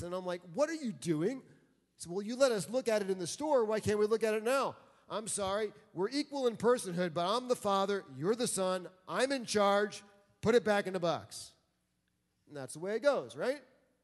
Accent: New York City, New York, United States; Okay, I'm growing up in Iowa. I'm from New York City. I'm trying to transition to guns.

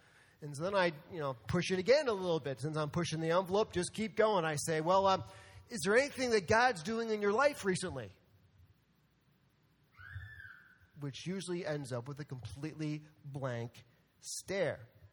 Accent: New York, United States; because I'm a New Yorker, I just keep pushing.

